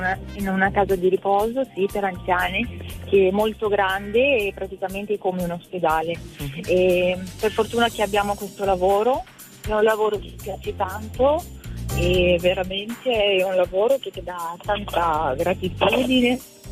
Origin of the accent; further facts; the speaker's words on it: Moldova; now in Mantua, Italy; Io di origine sono moldava.